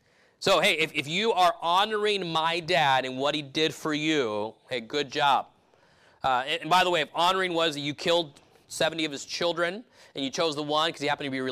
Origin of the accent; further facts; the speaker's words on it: California, United States; I grew up in California. There's a lot of vineyards with families that we were related to that own vineyards